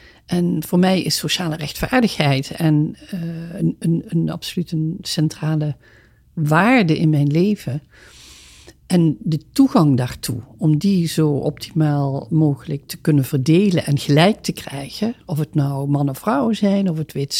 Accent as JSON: {"language": "Dutch", "country": "Netherlands", "tie": "born or raised there", "accent": "soft G", "first_language": "dialect", "said": "Ik ben oorspronkelijk in Zuid-Nederland geboren. Ben opgevoed met een zachte G. Ik ben ook tweetalig opgevoed, dialect sprekend, later Nederlands. Ik ben een enorme dialect fan nog steeds. Ik heb nooit mijn zachte G weggemoffeld."}